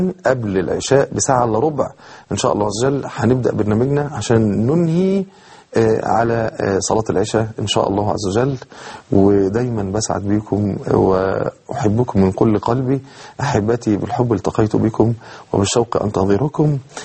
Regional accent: Cairo, Cairo Governorate, Egypt; عندنا في القاهرة.

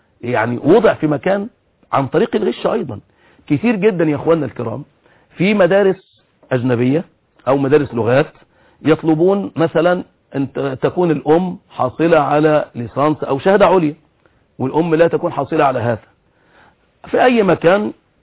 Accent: Egypt

